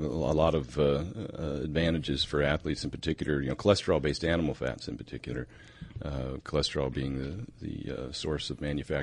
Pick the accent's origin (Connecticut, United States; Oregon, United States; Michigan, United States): Oregon, United States; Yeah, I'm from Oregon, so obviously I like the Tillamook cheese.